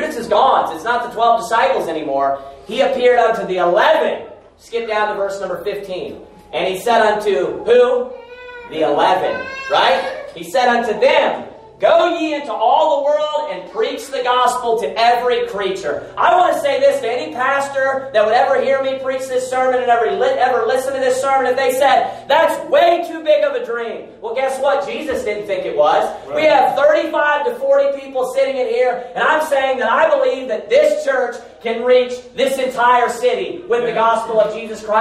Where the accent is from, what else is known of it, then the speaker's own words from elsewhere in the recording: Kentucky, United States; moved away; I wanted to live in the southeast, you know, because I'm from Kentucky.